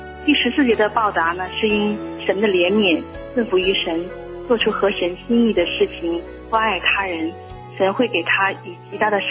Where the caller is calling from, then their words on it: Heilongjiang, China; 弟兄姊妹好，我是黑龙江的